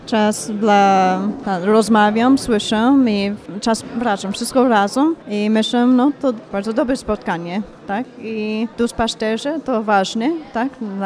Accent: Bulgaria; Polish is a second language; Nasze zgromadzenie z Miami, ale ja z Bułgarii

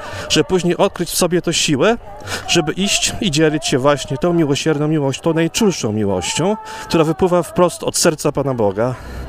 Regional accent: Podlaskie Voivodeship, Poland; ja pochodzę z Podlasia.

